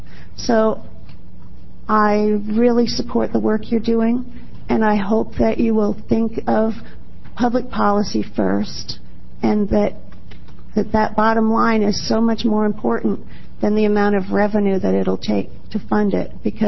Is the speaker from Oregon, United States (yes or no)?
yes; Eugene, Oregon, United States; And I'm from Eugene, Oregon.